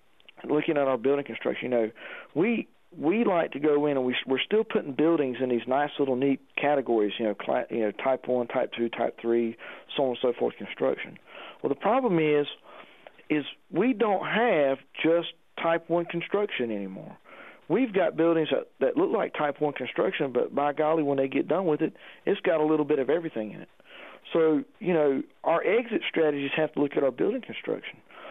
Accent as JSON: {"language": "English", "town": "Asheboro", "region": "North Carolina", "country": "United States", "tie": "born or raised there", "said": "We've got several buildings right here in my hometown here in Ashboro had bowstring trusses on them."}